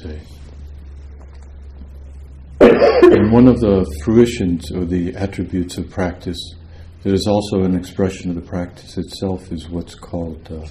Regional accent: Wisconsin, United States; I'm originally from Wisconsin

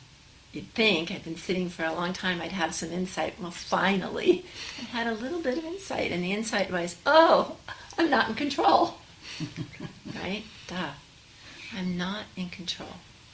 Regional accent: California, United States; But I'm from California. What do I know about cinnamon bun skies?

